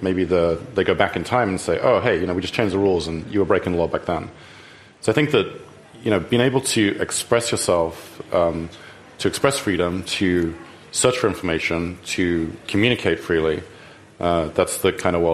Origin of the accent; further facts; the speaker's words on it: United Kingdom; Like I said, unlike my home country, which has no Bill of Rights, so we don't even know what Guantanamo Bay is in the U.K.